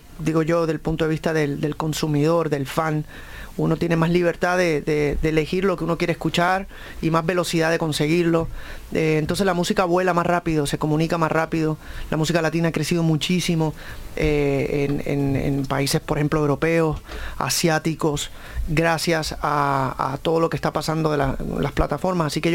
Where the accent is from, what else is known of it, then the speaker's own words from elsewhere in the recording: Puerto Rico; Es Caribe, yo soy boricua, claro.